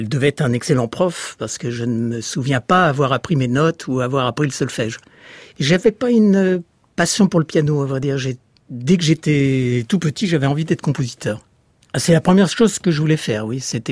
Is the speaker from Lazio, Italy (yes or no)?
yes; Rome, Lazio, Italy; je suis très attaché à la périphérie de Rome, curieusement. C'est-à-dire des zones non touristiques, mais bon, je suis né sur le Monte Mario, qui est un peu en dehors du centre.